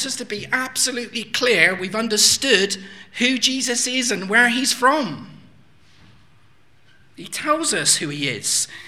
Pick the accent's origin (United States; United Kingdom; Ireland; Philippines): United Kingdom; South West England; accent: West Country; my accent is from a part of the country called the West Country. It's right in the southwest of England.